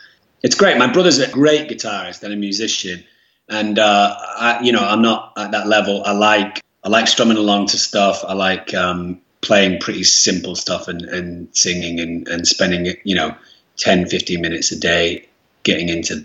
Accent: Germany; So I was brought up as a Mancunian in a Mancunian household with two Mancunian parents. But in Germany, you know, I was brought up with currywurst and, you know, German ice cream

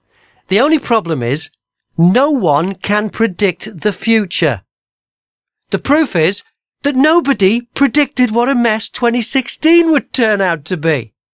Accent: Liverpool, North West England, United Kingdom; This week's show is being recorded in my hometown of Liverpool.

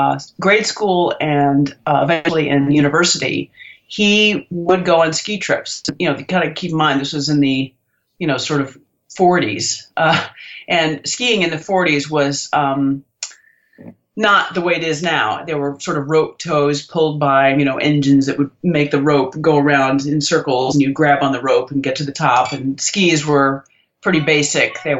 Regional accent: Colorado, United States; also born or lived in Michigan / Virginia / Massachusetts / Italy; So I was born in Michigan, grew up in Colorado, went to high school in Virginia. I then went to college outside of Boston in Massachusetts.

